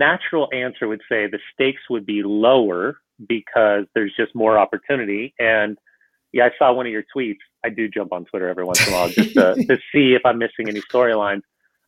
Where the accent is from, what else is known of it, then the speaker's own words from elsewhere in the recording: United States; And I can also understand what it looks like from an American format because of growing up in the United States and seeing all of the other sports.